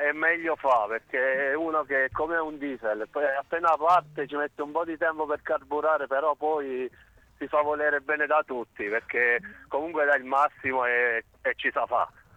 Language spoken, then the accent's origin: Italian; Abruzzo, Italy; perché essendo abruzzese ho altre priorità